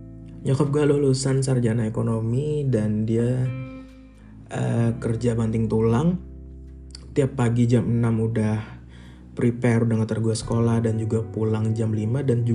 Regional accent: Banjarmasin, South Kalimantan, Indonesia; born there; Gue lahir di Banjarmasin 24 Maret 1993.

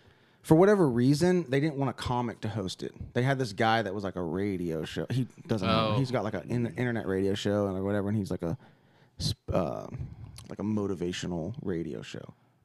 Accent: Dallas, Texas, United States; So I'm from Dallas. So after I graduated from OU, I moved back home

